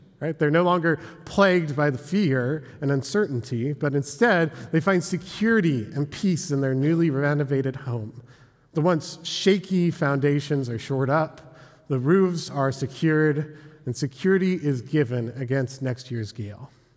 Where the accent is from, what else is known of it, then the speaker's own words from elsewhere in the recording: Astoria, Oregon, United States; also born or lived in Missoula, Montana; While I was born in Missoula, Montana, I actually spent most of my formative years here in Astoria.